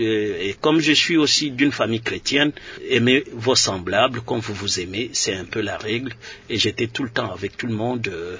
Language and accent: French; Tshilenge, Kasaï-Oriental, DR Congo; Et moi, je suis un peu villageois, je venais de Tshilenge. Quand c'est oriental, c'est à 30 km de Mbujimayi, donc je ne suis pas un citadin.